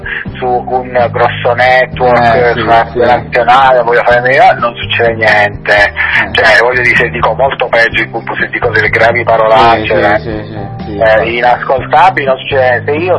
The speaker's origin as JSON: {"language": "Italian", "region": "Abruzzo", "country": "Italy", "said": "sono abruzzese, quindi sicuramente gli arrosticini"}